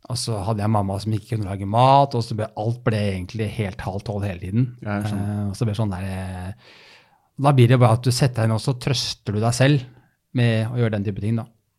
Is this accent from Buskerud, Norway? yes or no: no; Oslo, Norway; also born or lived in Bærum; jeg er født på Bærum sykehus, og har egentlig bodd i Bærum Oslo hele tiden, faktisk.